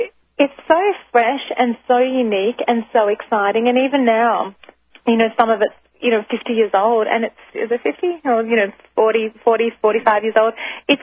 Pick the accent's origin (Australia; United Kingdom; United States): Australia; it's so funny because obviously from my accent, people can tell that I'm originally from Australia.